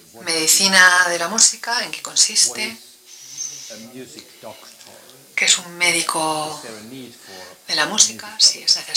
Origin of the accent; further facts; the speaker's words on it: Finland; Yo soy de Finlandia.